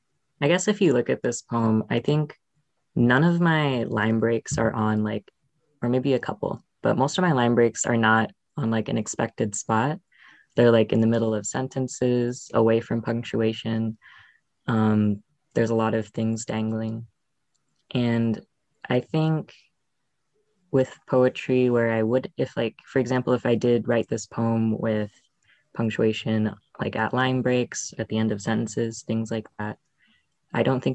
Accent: Minnesota, United States; because I grew up in Minnesota. I grew up in like rural Minnesota, and I moved to Minneapolis for college.

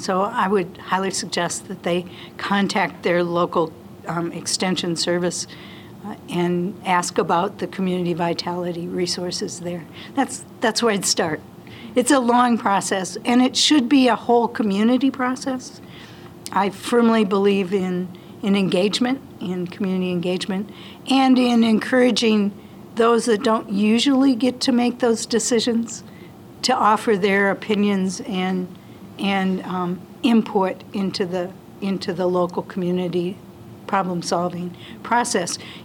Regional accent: Mapleton, United States; I grew up in Mapleton, and it's kind of a unique place.

